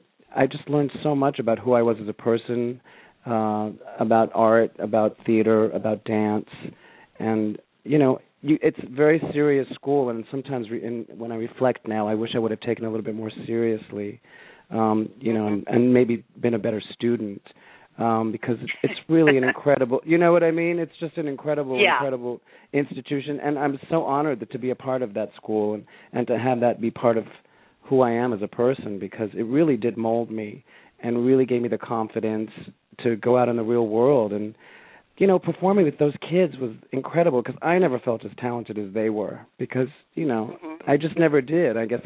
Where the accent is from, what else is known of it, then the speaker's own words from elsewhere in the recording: Israel; growing up in Israel, I was listening to a lot of Middle Eastern music